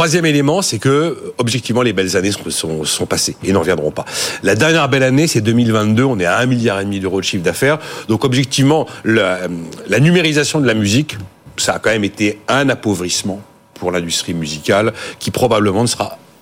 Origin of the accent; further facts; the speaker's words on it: France; je suis le vieux français côté de ses pompes.